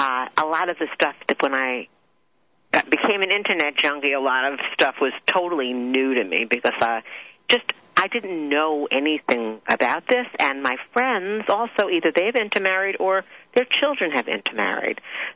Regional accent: New York, United States; accent: New York; You need to listen to my New York accent, eh?

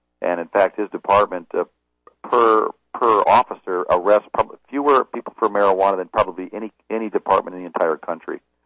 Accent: Fort Worth, Texas, United States; You know, I'm from Fort Worth.

